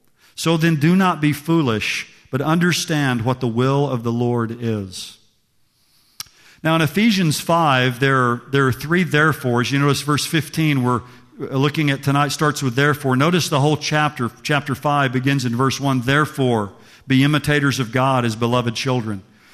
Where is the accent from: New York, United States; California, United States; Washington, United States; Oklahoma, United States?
Oklahoma, United States; Well, I'm from Oklahoma, big Dallas Cowboys fan